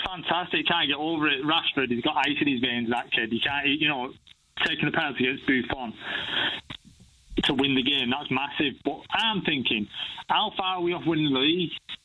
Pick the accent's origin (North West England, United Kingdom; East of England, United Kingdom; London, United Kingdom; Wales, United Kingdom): North West England, United Kingdom; Prestwich; Manchester.